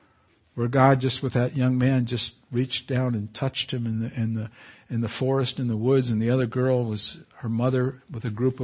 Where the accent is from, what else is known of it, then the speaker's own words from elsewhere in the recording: Canary Islands, Spain; I remember as a boy growing up in the Canary Islands